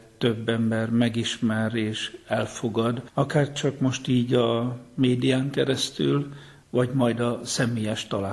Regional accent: Geszteréd, Szabolcs-Szatmár-Bereg, Hungary; Igen, én egy igazi alföldi gyerek vagyok, ott nőttem föl, Geszteréd

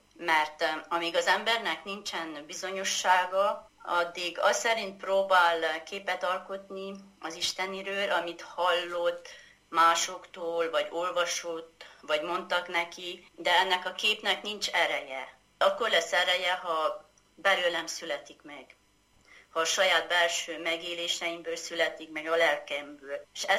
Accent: Ciumani, Harghita, Romania; Gyergyó Csomafalván születtem, a Gyergyói medencébe Erdélyben, és én olyan közegben nőttem fel, ahol természetes módon mindenki énekelt.

